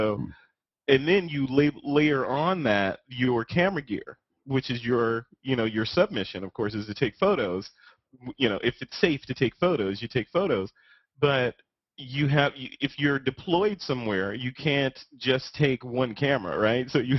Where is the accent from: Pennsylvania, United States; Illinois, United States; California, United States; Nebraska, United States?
Illinois, United States; Chicago; So I'm a Midwestern boy, right? So I'm out of Chicago initially. That's where I was coming from. So I'm from the Midwest, which, you know, was boring, you know, in a lot of ways.